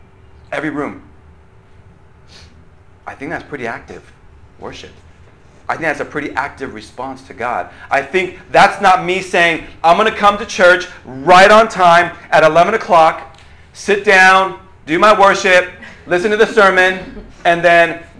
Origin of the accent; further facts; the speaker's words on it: United States; It's just probably because I grew up in America. I'm more expressive that way.